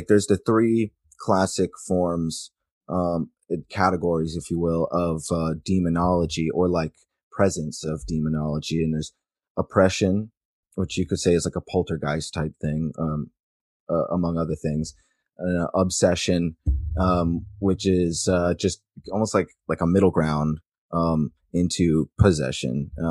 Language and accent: English; Eagle River, Alaska, United States; a barista in my hometown in Eagle River, right outside of Anchorage.